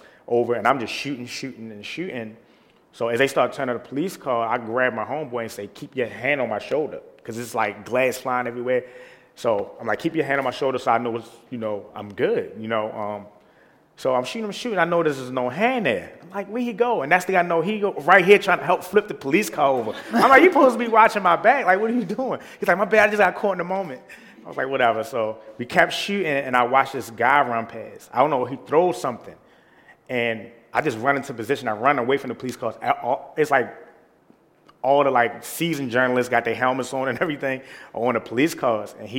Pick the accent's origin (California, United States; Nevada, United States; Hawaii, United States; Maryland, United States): Maryland, United States; Baltimore; even for myself, growing up in Baltimore, it's a lot of redlining, the way they run traffic and run communities.